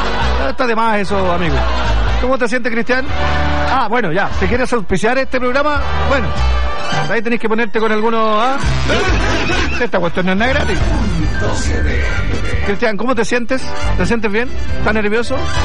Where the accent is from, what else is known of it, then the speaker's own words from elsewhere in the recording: Alerce, Los Lagos, Chile; Vengo de la comuna de... Alerce. Comuna de Alerce.